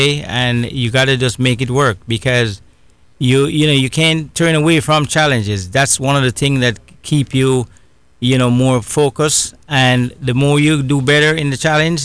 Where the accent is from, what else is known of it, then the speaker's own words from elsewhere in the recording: Kingston, Jamaica; now in Palm Bay, United States; I was born and raised in Kingston, Jamaica.